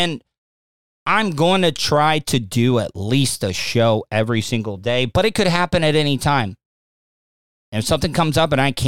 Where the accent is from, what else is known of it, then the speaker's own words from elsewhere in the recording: De Leon Springs, Florida, United States; Well, I was a very lonely child growing up in De Leon Springs. Closest neighbor was like 4 or 5 miles away.